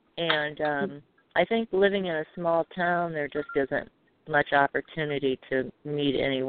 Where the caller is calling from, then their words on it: Great Lakes, United States; like the lower Great Lakes region.